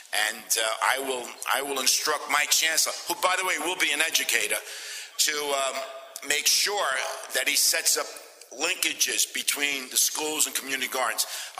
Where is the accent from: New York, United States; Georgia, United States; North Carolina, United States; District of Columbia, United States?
New York, United States; Brooklyn; I grew up in a park. That was my vacation when I was growing up in Brooklyn. We didn't have any money, and Third Street Park was my home.